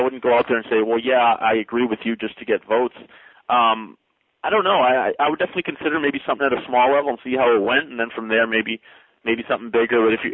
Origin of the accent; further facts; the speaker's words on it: United States; No, I'm an American. I'm for the people, you know.